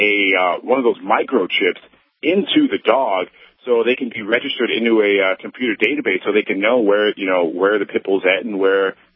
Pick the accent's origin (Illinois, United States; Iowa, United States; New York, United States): Illinois, United States; Elgin; here in my, near my hometown of Elgin, Illinois, near Chicago